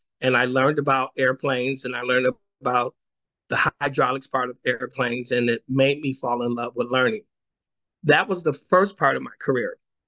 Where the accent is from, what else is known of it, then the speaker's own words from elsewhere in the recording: Sacramento, California, United States; also born or lived in Cleveland / Sandusky; My mom and dad moved us via Greyhound in 1977 from Sandusky, Ohio, to Sacramento. My mom had a job with then Governor Jerry Brown. And I was raised here